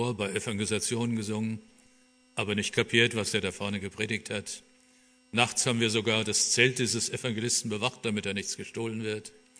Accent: Oberursel, Hesse, Germany; im Zimmer neben mir wohnte auch ein Theologiestudent aus Oberursel, wo ich herkomme.

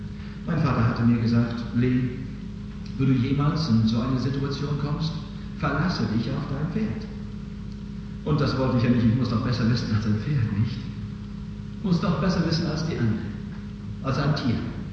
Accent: Canada; German is a second language; moved away; In Kanada, wo ich groß geworden bin, in Mittelkanada, haben wir im Winter furchtbare Schneestürme.

